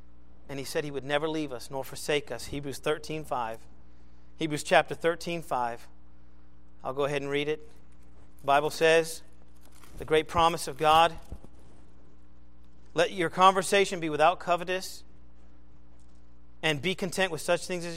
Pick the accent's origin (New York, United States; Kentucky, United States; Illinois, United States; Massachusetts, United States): Massachusetts, United States; Gloucester; I'm from the New England area. I'm from Massachusetts, Gloucester, to be exact. And it's very common for men to go out to sea in ships and not come back.